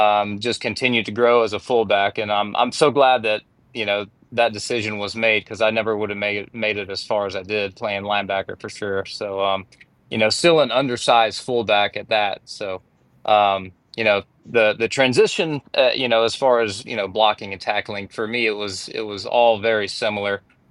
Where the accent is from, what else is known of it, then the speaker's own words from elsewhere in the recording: Gainesville, Florida, United States; Growing up in Gainesville in the 90s, the big rivals were all SEC conference play, and obviously the big one, Florida State.